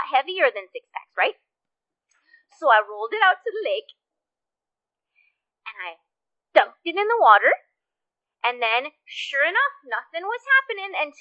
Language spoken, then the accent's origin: English; Minnesota, United States; now in Wisconsin, United States; Well, I grew up in Minnesota, and then it got too cold there for me, so I've lived in Wisconsin for the last 5 years.